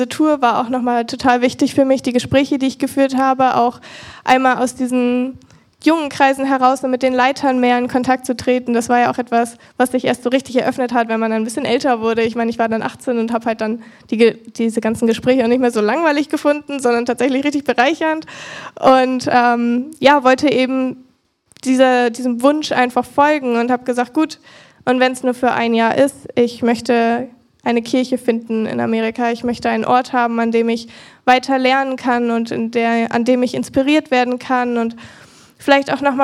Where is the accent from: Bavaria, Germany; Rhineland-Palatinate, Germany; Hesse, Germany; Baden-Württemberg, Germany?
Bavaria, Germany; Nuremberg; born there; moved away; ich bin in Nürnberg geboren, bin dann hergezogen und seitdem bin ich, glaube ich, immer hier.